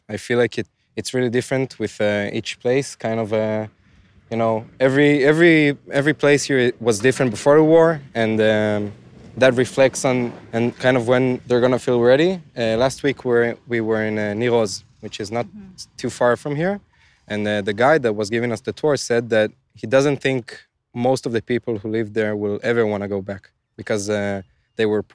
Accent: Tel Aviv, Tel Aviv District, Israel; Tel Aviv.

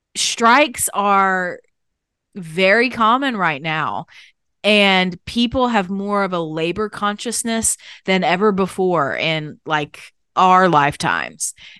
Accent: Canada; My mother is African American and of a slave trade brought line, and I was born and raised in Canada.

